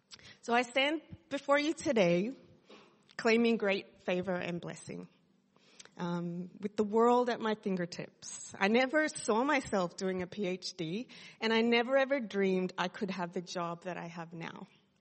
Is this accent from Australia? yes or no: yes; Sydney, New South Wales, Australia; You know, I am from Sydney originally, so I was born and raised in Sydney. I have a Filipino background. I don't understand Tagalog.